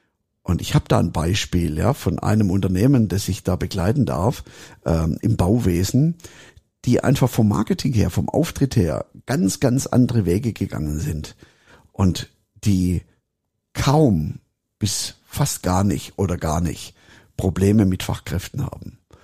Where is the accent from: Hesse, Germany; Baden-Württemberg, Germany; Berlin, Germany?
Baden-Württemberg, Germany; Stuttgart; accent: Swabian; Und ich bin ja letztendlich Schwabe, ich bin ja Stuttgarter, gell? An der Stelle, Schwabeländle, herzlich gegrüßt, gell? Ich kann nur Schwäbisch.